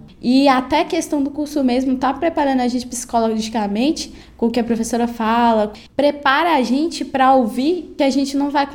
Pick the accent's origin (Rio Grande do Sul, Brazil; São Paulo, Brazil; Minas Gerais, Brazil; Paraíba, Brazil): Minas Gerais, Brazil; Betim; Tenho 16 anos … Eu sou de Betim